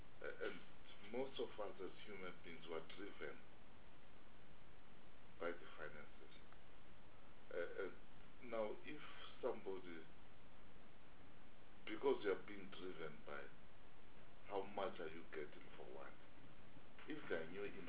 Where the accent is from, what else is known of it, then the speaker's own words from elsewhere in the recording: Eastern Cape, South Africa; You know, I come from Eastern Cape.